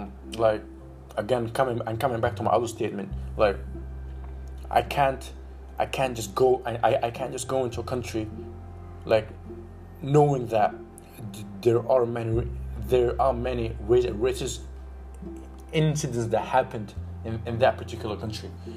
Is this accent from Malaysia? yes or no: yes; Malaysia; also born or lived in Sudan; I am originally from Sudan, okay? I was born in Malaysia, but I went to kindergarten in Sudan, and then I just came back to Malaysia and I was basically just and raised there